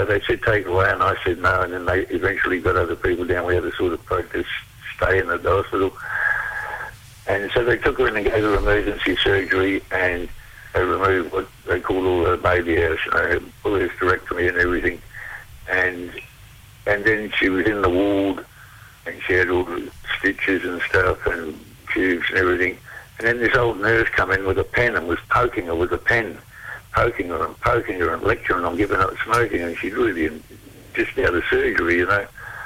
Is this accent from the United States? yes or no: no; Australia; I'm an Australian too.